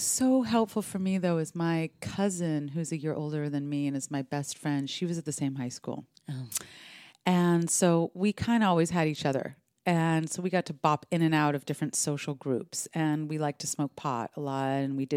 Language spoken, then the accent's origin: English; Los Angeles, California, United States; I grew up in Los Angeles and was kind of around.